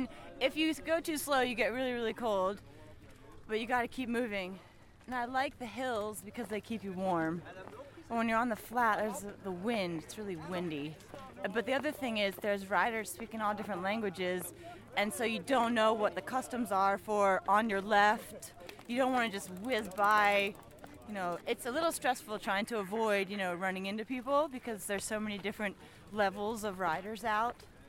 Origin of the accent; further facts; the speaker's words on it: Washington, District of Columbia, United States; I'm from Washington, D.C., United States. … I race for Sticky Fingers.